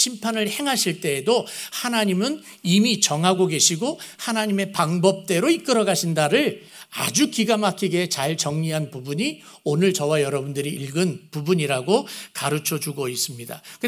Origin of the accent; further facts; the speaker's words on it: Seoul, South Korea; 제가 서울 촌사람입니다. 서울에서 태어나고 서울에서 자라고 시골에서 잔 거는 아마 한 달도 안 될 거예요.